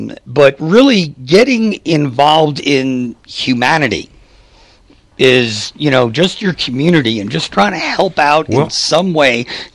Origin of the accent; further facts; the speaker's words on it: Yonkers, New York, United States; I was actually born in New York City, and then I lived most of my life in Westchester County, which is the suburbs of New York, in Yonkers and Larchmont. Went to Mamaroneck High School.